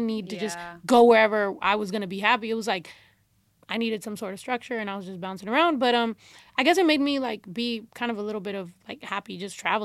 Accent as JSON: {"language": "English", "country": "Mexico", "tie": "born or raised there", "lives_now": "United States", "said": "We grew up in Mexico"}